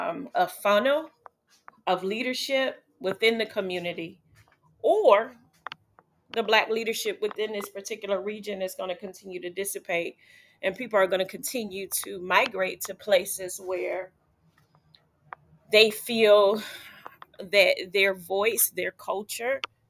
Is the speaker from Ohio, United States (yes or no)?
yes; Dayton, Ohio, United States; Only reason why I weighed in on it is because I'm from Dayton, Ohio. And I do a lot of business outside of Dayton, Ohio.